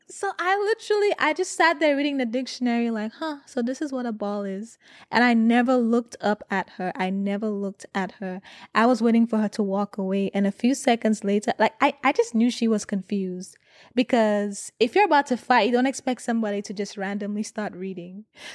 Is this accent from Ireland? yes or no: no; St. Lucia; I grew up in St. Lucia, for those of you who don't know. So we call it primary school.